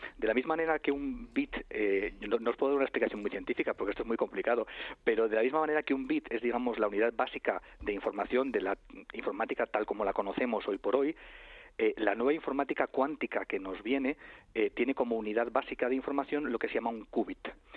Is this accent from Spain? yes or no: yes; Spain; los que formamos parte de la Fundeo pues somos españoles